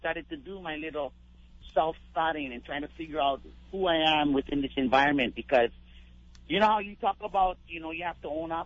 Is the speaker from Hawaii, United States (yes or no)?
yes; Hawaii, United States; at first I thought I was from Kalaheo, which I'm Portuguese, and my grandma is originally from Kalaheo, but I'm raised Kapai. And so I was like, no, I'm from Kapai.